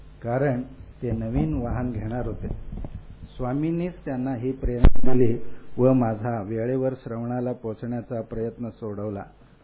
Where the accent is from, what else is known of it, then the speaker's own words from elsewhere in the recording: Karnataka, India; Marathi is a second language; moved away as an adult; now in Pune, India; मी मूळचा कर्नाटकचा रहिवासी. 1976 साली आयटीआय कोर्स करून पूर्ण झाल्यावर नोकरीच्या शोधात पुण्यात आलो.